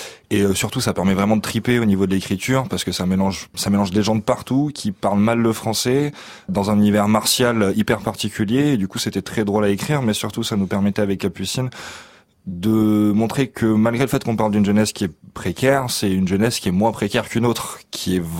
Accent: Southern France, France; moi, je viens du sud de la France, je vais faire des écoles d'art en Belgique

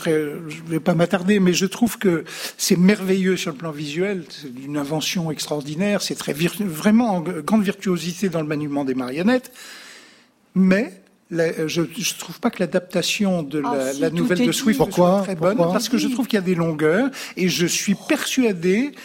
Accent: Lyon, Auvergne-Rhône-Alpes, France; Je suis lyonnais

